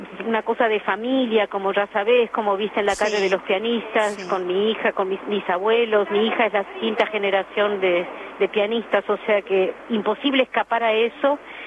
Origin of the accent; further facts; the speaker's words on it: Venezuela; also born or lived in London / Brussels; yo fui actriz de niña en Venezuela